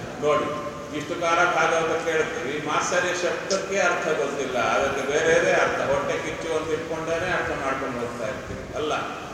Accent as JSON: {"language": "Kannada", "town": "Kurnool", "region": "Andhra Pradesh", "country": "India", "tie": "born or raised there", "said": "ಆ ಸಮಯದಲ್ಲೇ ಪಕ್ಕದಲ್ಲೇ ನಮ್ಮೂರು ಕರ್ನೂಲು ಅಂತ … ಆ ಕರ್ನೂಲಿಗೂ ನೀರು ಬಂದಿತ್ತು."}